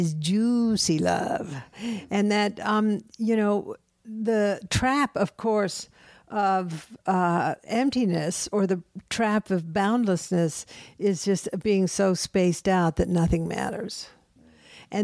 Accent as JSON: {"language": "English", "region": "the South", "country": "United States", "said": "this really comes out of the fact that I'm from the South"}